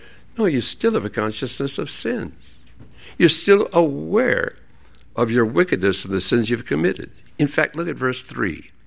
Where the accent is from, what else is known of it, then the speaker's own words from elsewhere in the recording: Hinckley, Minnesota, United States; You may remember I grew up in Hinckley, Minnesota, where the men are men and pansies are flowers and women are slightly above average.